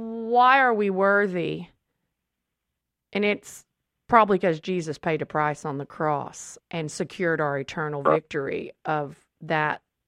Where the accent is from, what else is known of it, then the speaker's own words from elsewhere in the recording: Southern United States, United States; And I first can simply say, well, this is what I was taught. My training was in the truth of the Word of God, and my training being a child of the Bible Belt